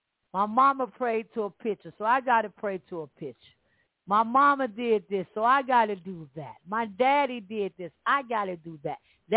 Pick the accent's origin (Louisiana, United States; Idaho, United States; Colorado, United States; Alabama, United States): Alabama, United States; See, I'm from Alabama, down far. They taught you all kind of stuff down there.